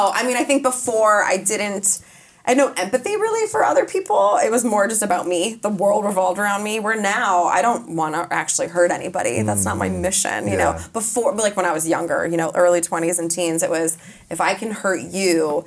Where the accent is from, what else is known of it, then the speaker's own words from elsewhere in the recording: Chicago, Illinois, United States; also born or lived in Colorado; but I grew up in Chicago and Colorado. And so I live a very normal life and I'm a homebody